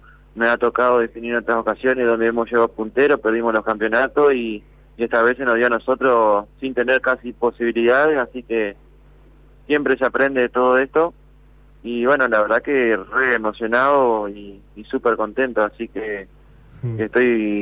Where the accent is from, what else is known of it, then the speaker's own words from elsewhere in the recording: Ramírez, Entre Ríos, Argentina; teníamos una distancia de 60 kilómetros entre la ciudad de Mariano, que es Paraná, y la mía, que es Ramírez, y acá en Ramírez mi pueblo me recibió de una manera extraordinaria